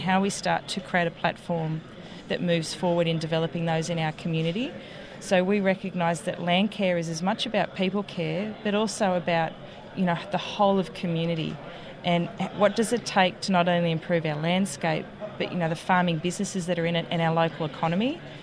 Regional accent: New South Wales, Australia; from Central New South Wales

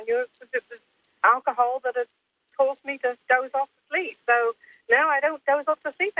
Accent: South West England, United Kingdom; I mean, I grew up in Cornwall. I mean, we were in the pub every night.

